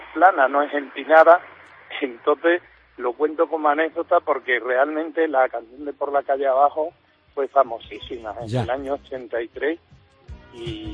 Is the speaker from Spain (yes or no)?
yes; San Vicente de Alcántara, Extremadura, Spain; estoy en mi pueblo, San Vicente de Alcántara, sí. Y estoy en la calle donde nací, que se llama Ramón y Cajal, porque donde vivo ahora es la continuación ya.